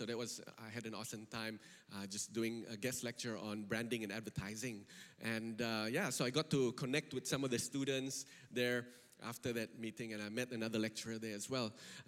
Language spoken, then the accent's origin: English; Kuching, Sarawak, Malaysia; I'm from Kuching, but I haven't spent time in Kuching for extended periods for maybe 12 years or so. That's when I left. My family moved to Miri, so every time I go back to Sarawak, I'm going to Miri.